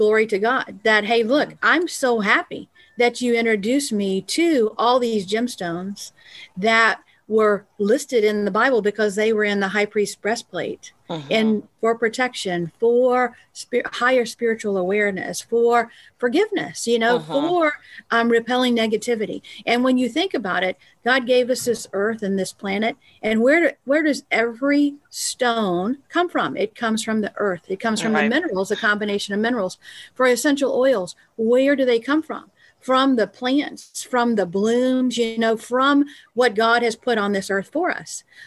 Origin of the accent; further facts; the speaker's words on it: Virginia, United States; I was born and raised in Virginia in a Baptist church.